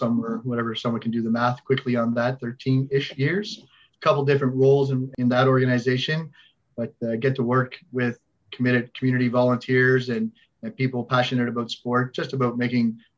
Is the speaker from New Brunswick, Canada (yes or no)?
no; Goose Bay, Newfoundland and Labrador, Canada; So I grew up in Labrador, fly in, fly out community in Goose Bay, and I was your standard rink rat.